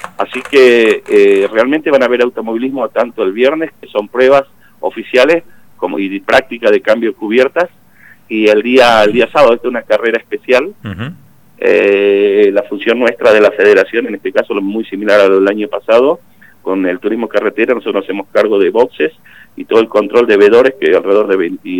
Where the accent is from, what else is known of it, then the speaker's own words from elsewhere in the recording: Zapala, Neuquén, Argentina; la mayoría de todas estas personas que te nombré, 25 somos de Zapala.